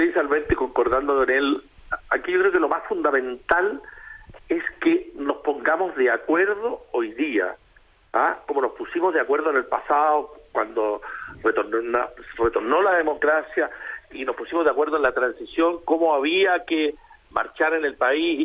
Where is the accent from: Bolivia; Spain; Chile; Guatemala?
Chile; cuando enfrentados a una causa común como chileno